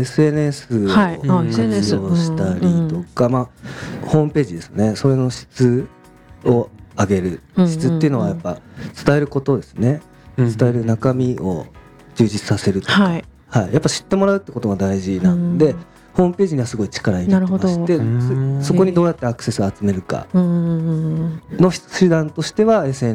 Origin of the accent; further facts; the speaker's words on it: Fukushima, Japan; まあ地元福島ではそんなに僕は盛り上がってないっていう判断をして